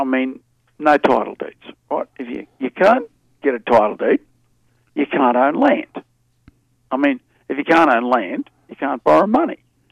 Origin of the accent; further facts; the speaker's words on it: Cloncurry, Queensland, Australia; my hometown of Cloncurry is near enough to 50% blackfellow. I don't know, we're a bit of everything at Cloncurry. Call ourselves the Curry Mob.